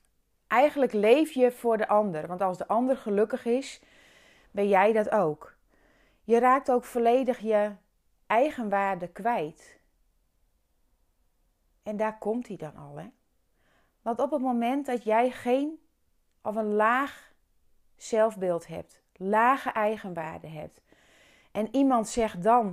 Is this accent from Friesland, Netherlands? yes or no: yes; Friesland, Netherlands; Of in het Fries, hè, want ik kom uit Friesland.